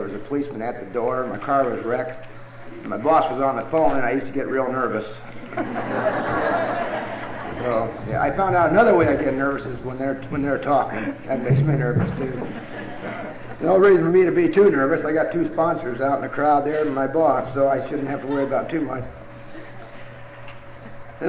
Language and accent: English; Centralia, Illinois, United States; I was born in a place called Centralia, Illinois, southern part of Illinois. That's my hometown.